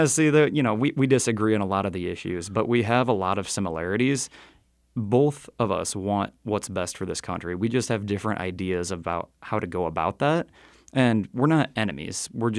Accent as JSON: {"language": "English", "town": "Eldridge", "region": "Iowa", "country": "United States", "tie": "born or raised there", "said": "I am very good friends with, in my hometown of Eldridge, some of the local reporters in Eldridge."}